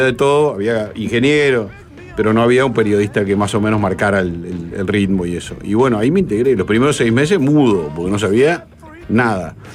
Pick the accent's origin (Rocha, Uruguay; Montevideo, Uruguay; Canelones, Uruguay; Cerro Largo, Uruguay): Montevideo, Uruguay; also born or lived in Buenos Aires, Argentina; Yo soy de Montevideo, nacido en Buenos Aires.